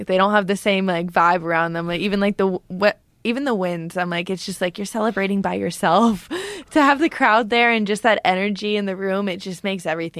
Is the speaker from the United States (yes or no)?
no; Canada; me being Canadian